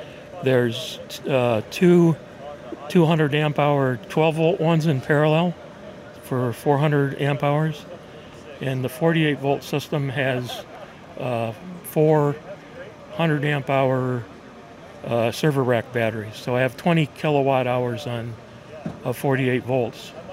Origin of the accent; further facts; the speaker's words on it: Ohio, United States; now in Atlanta, United States; I lived most of my life in Ohio here. Northeastern Ohio is where I'm from. Okay. But I live near Atlanta right now.